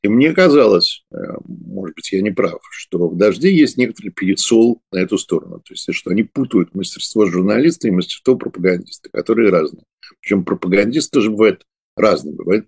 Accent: Odesa, Odesa Oblast, Ukraine; я после вырос в Одессе

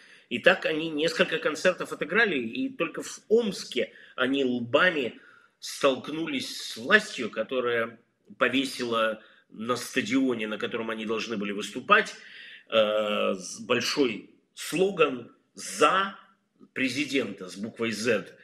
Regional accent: Belarus; also born or lived in Russia / Israel; Я в какой-то момент провел какой-то промежуток жизни в России, а вообще-то я из Белоруссии, я там из Израиля, давным-давно гражданин Израиля.

